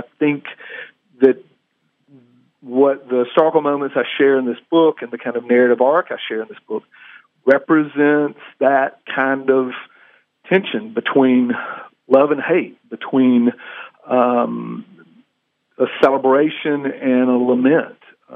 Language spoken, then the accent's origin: English; the South, United States; But beyond that, as a Southerner, you know, if I focus just solely upon American creativity